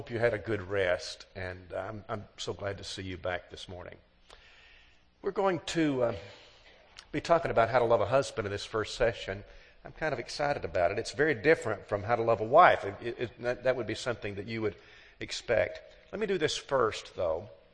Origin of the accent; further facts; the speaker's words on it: Alabama, United States; And I said, "I'm from Alabama."